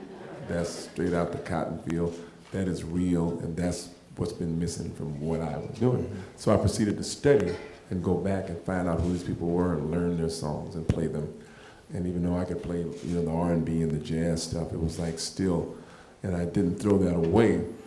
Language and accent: English; Los Angeles, California, United States; Well, growing up in Los Angeles, there's a lot of blues there.